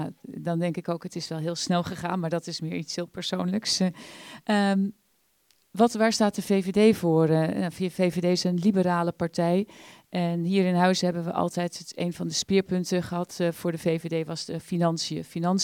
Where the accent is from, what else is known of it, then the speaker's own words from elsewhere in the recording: Huizen, North Holland, Netherlands; also born or lived in Rotterdam; ik ben niet geboren in Huizen. Ik ben een Rotterdammer. Maar ik ben toch daarna ben ik snel met mijn ouders hier in Huizen komen wonen. Een tijdje weggegaan om te studeren. En toch trok het weer. En sinds 20 jaar woon ik hier in Huizen.